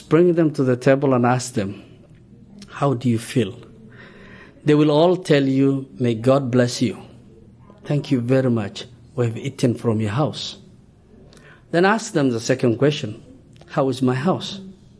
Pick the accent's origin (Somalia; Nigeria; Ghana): Somalia; now in United States; I am from Somalia and came to United States in 1999.